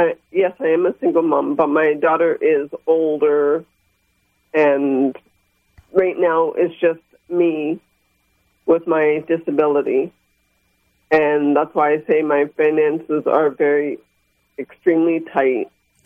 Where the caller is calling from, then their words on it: Huntsville, Alabama, United States; Huntsville.